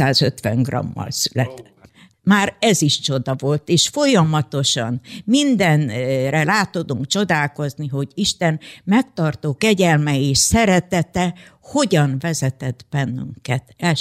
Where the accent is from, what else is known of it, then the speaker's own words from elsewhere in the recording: Zakarpattia Oblast, Ukraine; moved away as an adult; now in Debrecen, Hungary; 1971-ben kötöttünk házasságot Kárpátalján. Férjem odavalósi ott született, én is onnan származok.